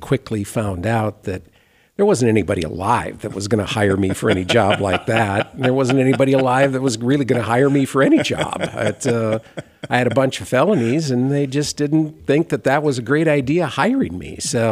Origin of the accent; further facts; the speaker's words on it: Minnesota, United States; I born and raised in Minnesota, but had a house in Arizona at one time.